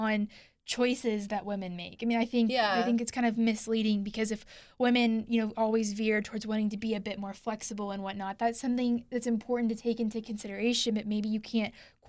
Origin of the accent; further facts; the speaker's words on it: Houston, Texas, United States; And I'm from Houston. I remember growing up, and she was always around, and at Astros games, she would always keep score.